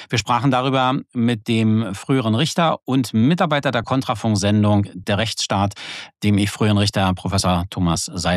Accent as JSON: {"language": "German", "country": "Germany", "said": "ich komme aus der DDR"}